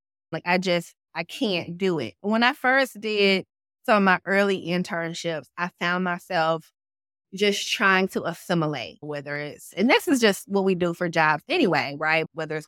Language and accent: English; the South, United States; accent: Southern; I'm constantly checking myself around my Southern accent.